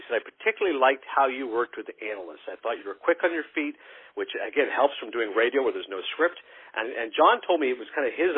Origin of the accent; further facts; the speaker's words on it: Toronto, Ontario, Canada; I'm from Toronto.